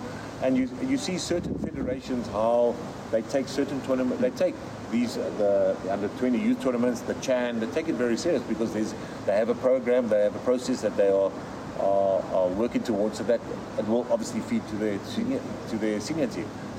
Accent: South Africa; because we do live in Africa. I am from South Africa, we live in Africa

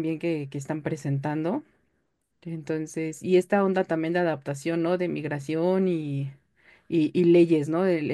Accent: Mexico; como mexicana, el acento colombiano de todos modos es como que de repente hay cositas que se me pueden ir.

